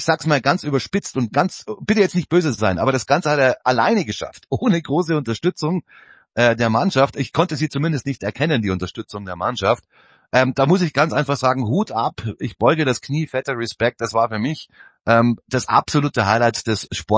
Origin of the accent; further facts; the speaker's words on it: Munich, Bavaria, Germany; ich bin ja auch ein Münchner, ich kenne mich ein bisschen aus in den Bergen.